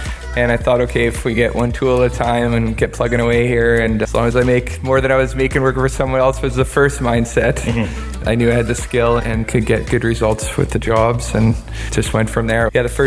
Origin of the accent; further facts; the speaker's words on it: New Brunswick, Canada; moved away as an adult; now in Calgary, Canada; We're both from New Brunswick and we moved out to Calgary